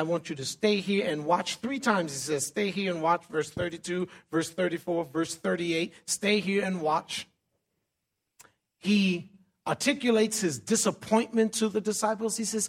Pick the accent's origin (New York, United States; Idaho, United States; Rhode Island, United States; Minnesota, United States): New York, United States; New York City; I remember those prayer warriors at the churches that I would frequent when I was growing up in New York City.